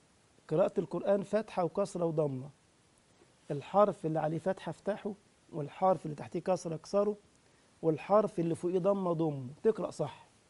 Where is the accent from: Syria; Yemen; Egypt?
Egypt; عندنا في مصر كل إنسان واحد في البلكون يقول لك طل من البلكونة